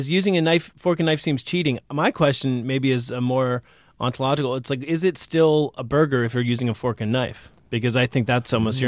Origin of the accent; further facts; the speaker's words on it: New York City, New York, United States; learn a little bit about what's kind of an age-old comfort food in my hometown of New York City.